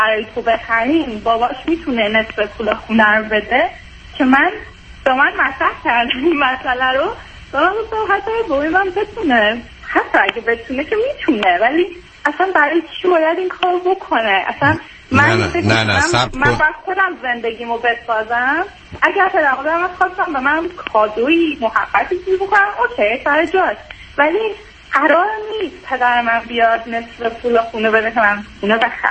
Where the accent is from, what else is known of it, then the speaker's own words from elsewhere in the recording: Iran; خودم تو ایران بزرگ شدم و بیشتر عمرم اونجا بودم